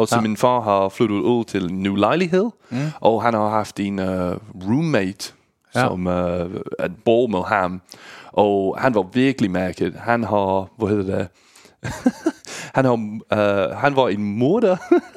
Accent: United Kingdom; Danish is a second language; Men jeg tænker ikke over det, fordi jeg kommer fra Storbritannien.

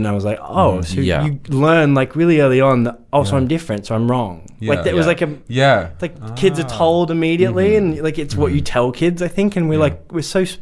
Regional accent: London, United Kingdom; I grew up in South London in the UK

